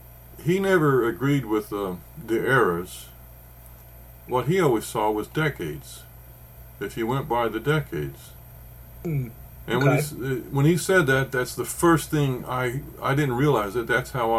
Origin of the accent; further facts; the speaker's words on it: Bible Belt, United States; growing up in the Bible Belt and you're, you're not even a teenager yet